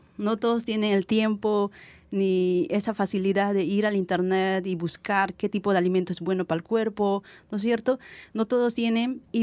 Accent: Peru; la diferencia que he visto, por ejemplo, en mi país es que las comidas chatarras que lo llamamos

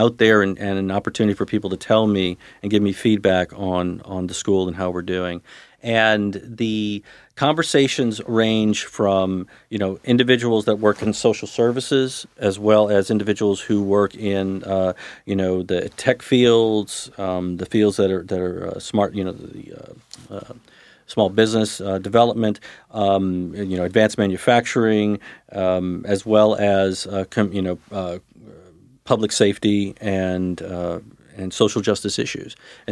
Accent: New Orleans, Louisiana, United States; I'm a kid from New Orleans, and I grew up in New Orleans.

